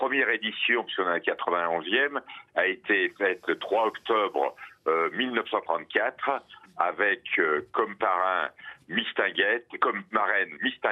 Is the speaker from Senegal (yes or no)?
no; Lyon, Auvergne-Rhône-Alpes, France; born there; Oui, je suis né à la Croix-Rousse.